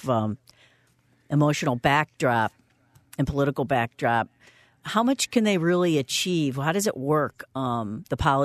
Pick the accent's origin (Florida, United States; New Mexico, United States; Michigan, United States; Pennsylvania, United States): Michigan, United States; she's from my hometown stomping grounds in Western Michigan